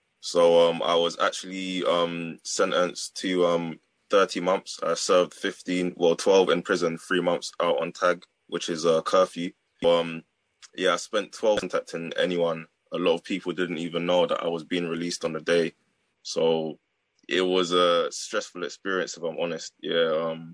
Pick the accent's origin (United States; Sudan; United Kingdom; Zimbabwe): United Kingdom; London; I'm from London.